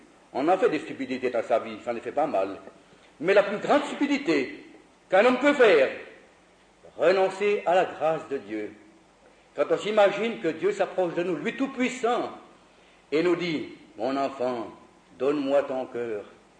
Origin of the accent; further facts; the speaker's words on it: Switzerland; Je crois qu'elles sont clairsemées dans le Nord comme chez nous en Suisse.